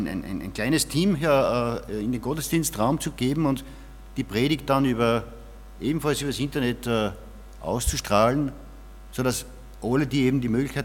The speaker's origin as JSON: {"language": "German", "town": "Knittelfeld", "region": "Styria", "country": "Austria", "said": "ich komme aus Knittelfeld, also ich mit meiner Frau, mit der Heidi."}